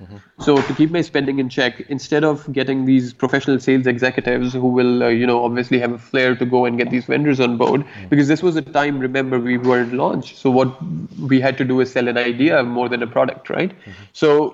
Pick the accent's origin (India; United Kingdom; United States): India; So naturally, the Indian market, and having being Indian ourselves, you know, we understand this market fairly well.